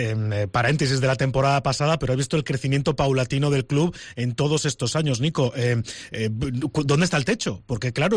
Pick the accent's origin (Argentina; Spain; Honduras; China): Spain; Cantabria; Nosotros, porque somos cántabros, pues lógicamente animamos